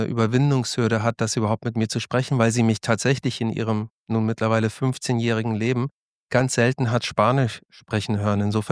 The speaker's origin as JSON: {"language": "German", "region": "Hesse", "country": "Germany", "tie": "born or raised there", "also_born_or_lived": "Berlin", "moved": "as an adult", "said": "Ich bin mit 20 Jahren nach Berlin gezogen, um zu studieren, damals aus Hessen. So mittendrin zwischen Frankfurt und Kassel habe ich gelebt, in der Nähe von Marburg an der Lahn."}